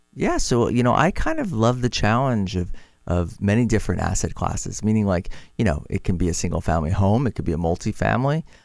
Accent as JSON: {"language": "English", "town": "North Miami Beach", "region": "Florida", "country": "United States", "tie": "born or raised there", "said": "I grew up in North Miami Beach."}